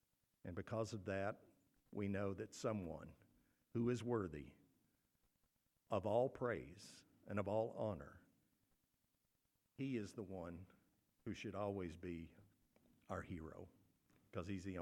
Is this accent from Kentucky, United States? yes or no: yes; Kentucky, United States; I grew up in Kentucky, about 2 hours from Cincinnati.